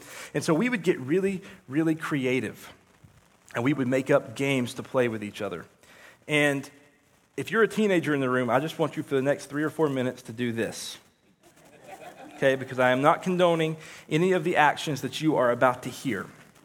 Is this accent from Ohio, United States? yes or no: no; Chickamauga, Georgia, United States; Well, I grew up in Chickamauga, and as you can imagine, the summers there got really boring. Not a whole lot to do in Chickamauga, Georgia.